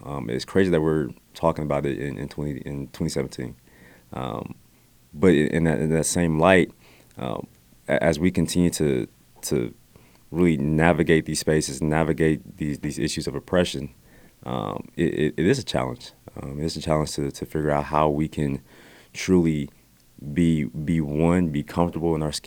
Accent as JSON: {"language": "English", "town": "Dallas", "region": "Texas", "country": "United States", "said": "I'm from Dallas, Texas."}